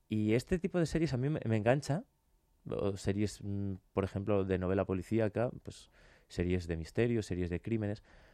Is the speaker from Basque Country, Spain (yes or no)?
yes; Bilbao, Basque Country, Spain; que opera en Bilbao, que es la ciudad de la que yo soy nativo